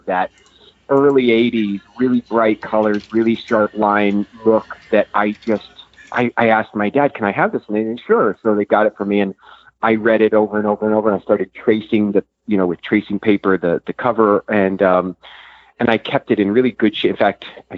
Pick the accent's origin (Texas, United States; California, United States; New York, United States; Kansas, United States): Kansas, United States; Growing up in Kansas, in a small suburb outside of the city